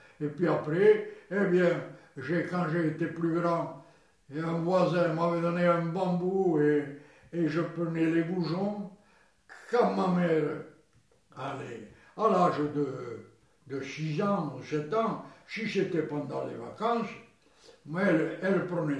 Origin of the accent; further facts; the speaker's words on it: France; J'ai pataugé dans la Dordogne dès que j'ai su marcher de chez nous à la Dordogne, il y avait 250 mètres, à peu près.